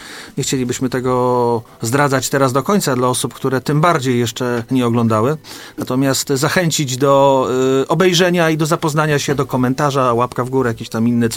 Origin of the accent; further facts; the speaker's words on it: Gdynia, Pomeranian Voivodeship, Poland; Nie wszyscy jesteśmy z Gdyni. W zasadzie z Gdyni chyba teraz już tylko ja pozostałem.